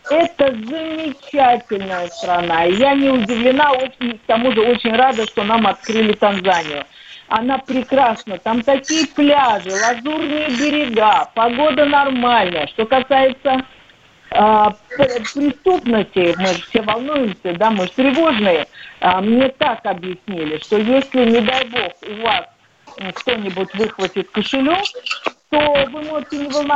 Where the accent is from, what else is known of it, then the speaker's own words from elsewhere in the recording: Moscow, Russia; born there; я родилась в Москве.